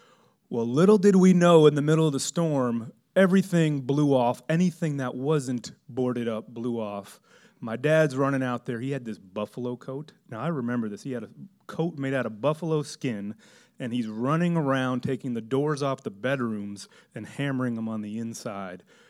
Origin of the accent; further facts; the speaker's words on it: Miami, Florida, United States; But I am from Miami, so anything below 70 is cold to me.